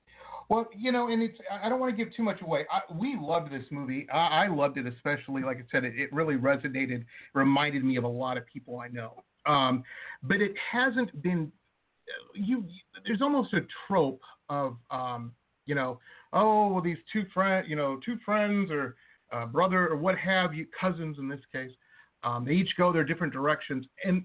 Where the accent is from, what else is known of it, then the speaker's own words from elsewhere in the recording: Detroit, Michigan, United States; I grew up in Metro Detroit, and I had a lot of friends.